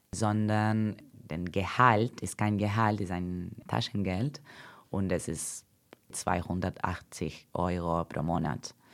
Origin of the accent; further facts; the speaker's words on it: Brazil; German is a second language; moved away as an adult; now in Germany; Ich komme aus Brasilien, aber ich wohne in Deutschland seit 5 Jahren.